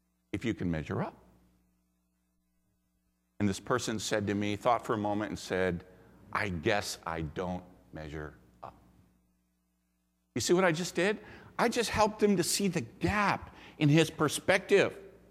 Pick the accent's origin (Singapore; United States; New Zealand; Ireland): Singapore; or since I was from Singapore, I'd like to say the Singaporeans, because they're polytheist as well.